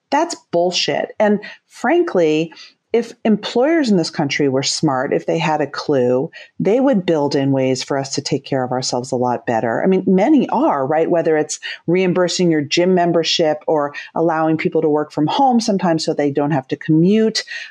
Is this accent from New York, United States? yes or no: yes; New York City, New York, United States; I grew up in the opposite. I grew up in New York City Jewish culture where everyone lives at their therapist.